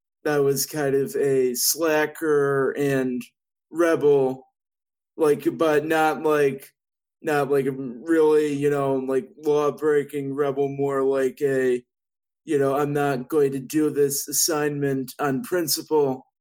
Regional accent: St. Louis, Missouri, United States; also born or lived in Florida; now in Chicago, United States; I grew up in St. Louis. I live in Chicago now.

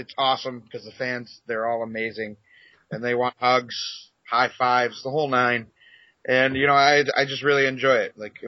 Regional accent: Toledo, Ohio, United States; I'm from Toledo.

